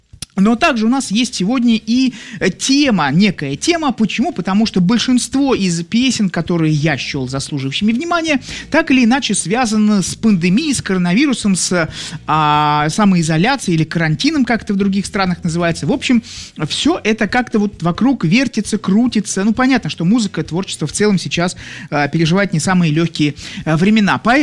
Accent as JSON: {"language": "Russian", "region": "Saint Petersburg", "country": "Russia", "tie": "born or raised there", "said": "дорогие ленинградцы, как я, рожденный в Ленинграде"}